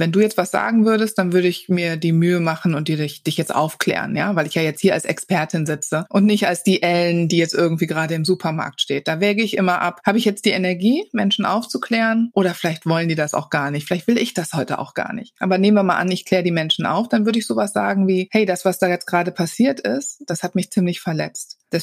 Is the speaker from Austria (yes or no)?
no; Wuppertal, North Rhine-Westphalia, Germany; born there; ich bin in Wuppertal geboren